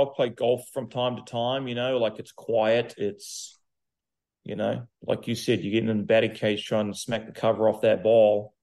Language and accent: English; New Zealand; growing up in New Zealand, I lived on the farm